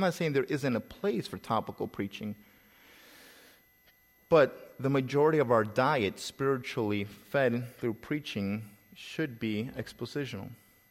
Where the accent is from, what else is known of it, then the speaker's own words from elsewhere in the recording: El Salvador; accent: Salvadorian; moved away as an adult; also born or lived in Midwest; now in United States; But as a young man, I was sent out to the Midwest, so I lost a lot of my accent, Salvadorian accent, I should say.